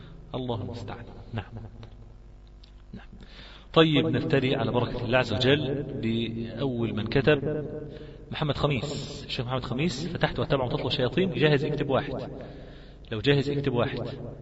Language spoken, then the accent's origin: Arabic; Egypt; طب ما أنا من مصر والله.